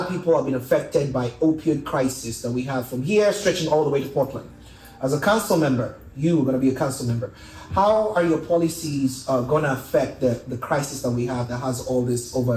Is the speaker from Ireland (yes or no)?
no; Nairobi, Kenya; Ladies and gentlemen, I'm from East Africa, Nairobi, Kenya.